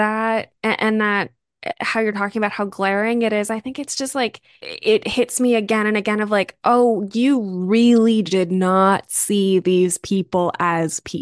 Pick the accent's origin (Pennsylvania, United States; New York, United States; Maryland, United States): Maryland, United States; Yeah, I grew up in Maryland, which is the East Coast is obsessed with talking about being the birthplace of the revolution